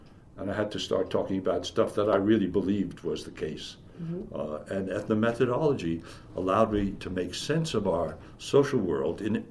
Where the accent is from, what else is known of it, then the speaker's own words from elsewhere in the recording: New York City, New York, United States; I'm from New York mm-hmm. City. New York City.